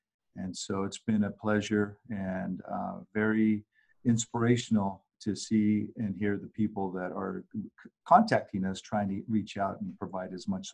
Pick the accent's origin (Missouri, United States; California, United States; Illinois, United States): California, United States; Colton; Superintendent Santa Ana Unified School District. I come from the Inland Empire, small town called City of Colton, and where I was born and raised